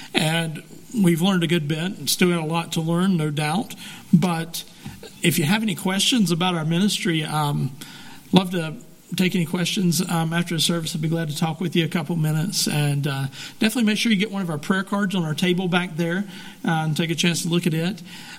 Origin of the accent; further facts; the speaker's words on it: North Carolina, United States; We're from North Carolina, so we have quite a culture shift to get out to Montana